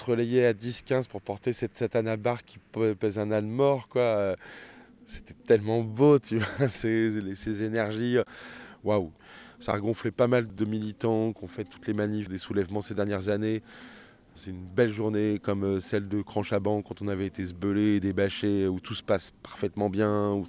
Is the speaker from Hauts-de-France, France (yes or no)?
yes; Beauvais, Hauts-de-France, France; born there; Je suis né à Beauvais